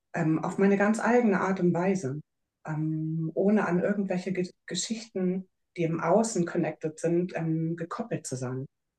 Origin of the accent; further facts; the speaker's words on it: Hamburg, Germany; Ich bin in Hamburg geboren, vor 25 Jahren. Nein, vor einigen Jahren in Hamburg geboren und mein ganzes Leben eigentlich auch in Hamburg und Umland verbracht, zwischen Stadt und Land und Elbe und Alster.